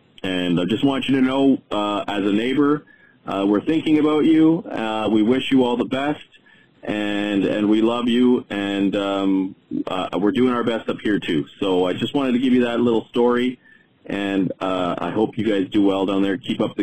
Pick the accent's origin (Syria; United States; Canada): Canada; I'm from Canada, but my dad is American, and my dad is a Vietnam vet.